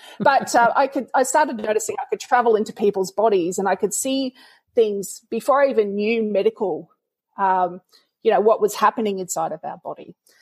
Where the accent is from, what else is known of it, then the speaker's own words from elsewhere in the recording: Wynnum, Queensland, Australia; So you have to remember that I was a young lass growing up in Wynnum without any real cultural support. My grandmother lived up in Cairns.